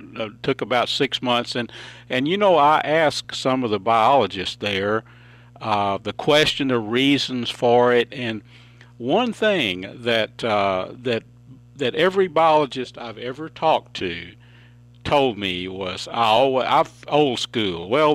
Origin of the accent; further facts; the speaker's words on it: Texas, United States; or I grew up in Red River County, you know, and quail hunting was really as easy as just getting out and getting in the brush